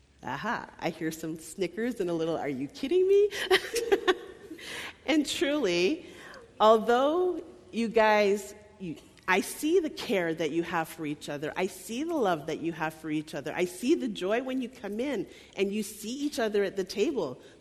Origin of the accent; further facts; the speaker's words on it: Montreal, Quebec, Canada; I am from Montreal.